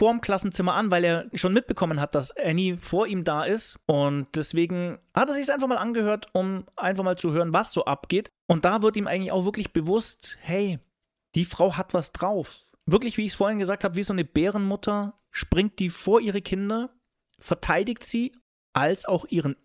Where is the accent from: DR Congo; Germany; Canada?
Germany; Bavaria; Wie man bei uns in Bayern sagt, so richtige Lausburm.